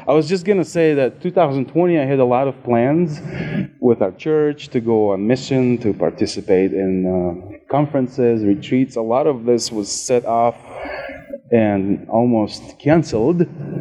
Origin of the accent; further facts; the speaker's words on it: Russia; I'm from Russia. Not everybody goes there. But I was born there.